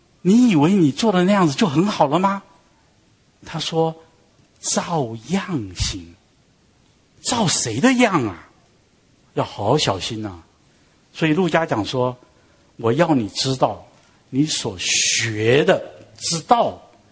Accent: Taiwan; now in United States; 我小的时候在台湾长大，我76年来到美国，那超过半辈子以上了。

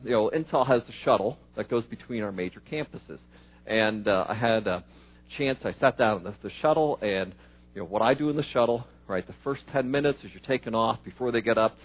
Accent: Pennsylvania, United States; Go Eagles. Go Steelers. I'm from Pennsylvania. That's my hometown, right?

